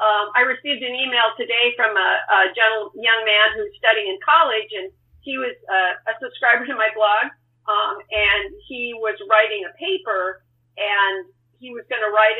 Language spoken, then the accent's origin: English; Bismarck, North Dakota, United States; growing up in Bismarck in the 50s and 60s, I don't think I'd ever heard the word atheist.